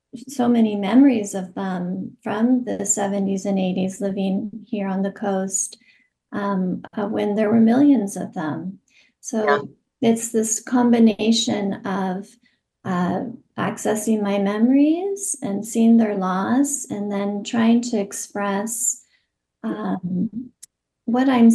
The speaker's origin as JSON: {"language": "English", "town": "Bolinas", "region": "California", "country": "United States", "tie": "born or raised there", "said": "back in my hometown in Bolinas"}